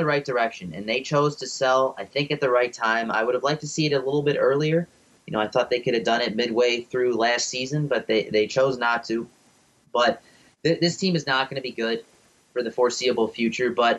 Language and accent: English; Chicago, Illinois, United States; I do cheer for the Sox because they're from Chicago, and I'm from Chicago as well.